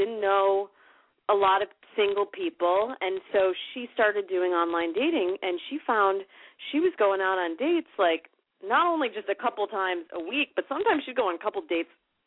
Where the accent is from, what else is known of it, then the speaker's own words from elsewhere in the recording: Midwest, United States; now in California, United States; Well, I come from the Midwest, and I moved out to California with big dreams of being in the entertainment biz.